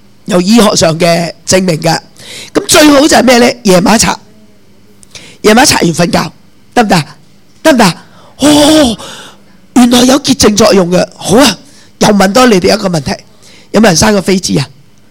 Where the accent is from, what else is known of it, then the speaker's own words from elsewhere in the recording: Chaozhou, Guangdong, China; 我七岁就识腌啦，我潮州人啊嘛